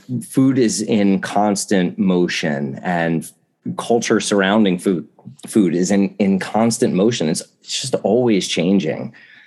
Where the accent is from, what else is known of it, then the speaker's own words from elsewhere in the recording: New Jersey, United States; Even with Italian food was great when I was growing up in New Jersey, but it was so different from anything I experienced in Italy.